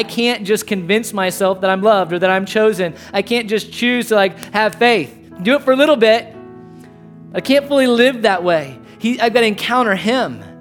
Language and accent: English; Edna, Texas, United States; So I grew up in Edna, Texas, all right? And town of 6,343 people, and a farming community.